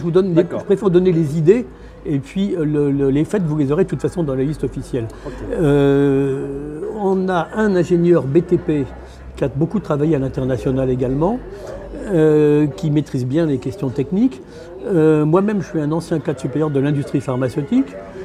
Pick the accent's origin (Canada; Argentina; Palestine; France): France; Hauts-de-France; puisque moi, je suis du Nord, d'origine.